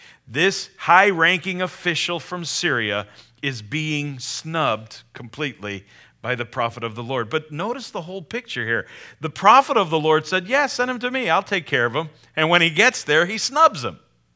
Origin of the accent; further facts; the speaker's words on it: United States; I'm as American as you and as anyone else. I'm an American, red-blooded.